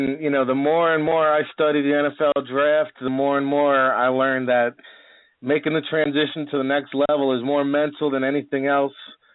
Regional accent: New Jersey, United States; You know, I'm from Jersey, you're from New York.

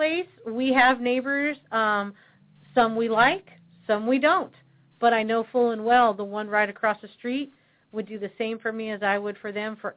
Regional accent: California, United States; I'm going to tell you, I'm from Southern California

